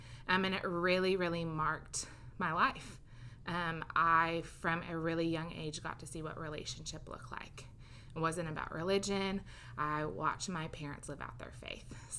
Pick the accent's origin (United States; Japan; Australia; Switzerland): United States; Indiana; I grew up in Indiana, in a wonderful family, two parents and an older brother, and grew up watching my parents do ministry.